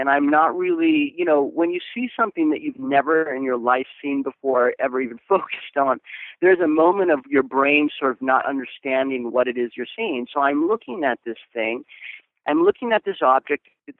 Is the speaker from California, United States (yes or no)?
yes; California, United States; So I grew up in Southern California.